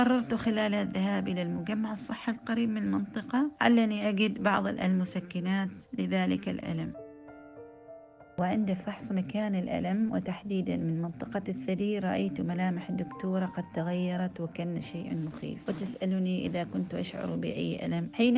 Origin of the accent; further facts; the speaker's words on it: Oman; من سلطنة عمان، من مواليد 1963 ميلادية